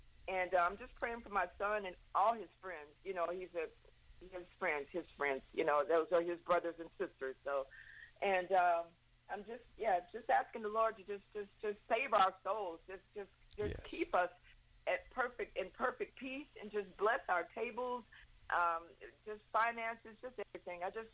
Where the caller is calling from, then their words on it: Coconut Creek, Florida, United States; Hello, I'm calling you from Coconut Creek, Florida.